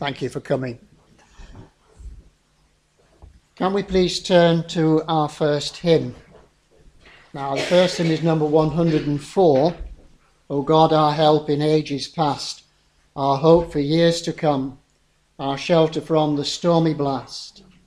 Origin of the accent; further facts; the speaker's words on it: Preston, North West England, United Kingdom; I'm from Preston.